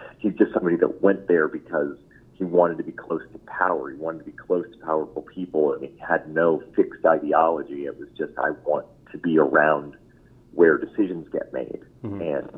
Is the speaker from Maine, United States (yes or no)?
yes; Maine, United States; Like Senator Collins from my home state, she absolutely sucks.